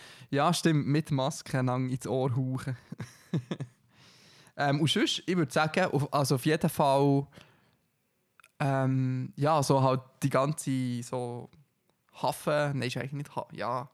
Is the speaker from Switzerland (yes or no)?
yes; Grenchen, Solothurn, Switzerland; So als Schweizer, wo man das Meer nicht kennt, ist das schon immer beeindruckend.